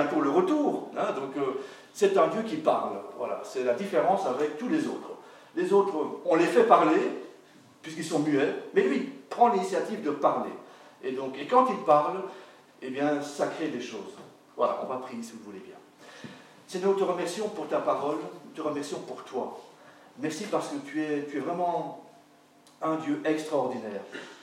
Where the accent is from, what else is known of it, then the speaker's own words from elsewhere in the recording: Brussels, Belgium; Patricia et moi, nous venons donc de Bruxelles, enfin, tout près de Bruxelles.